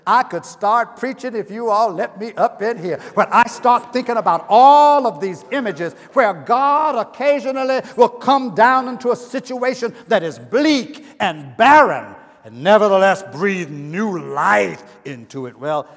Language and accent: English; North Carolina, United States; But anyway, I'm from North Carolina anyway.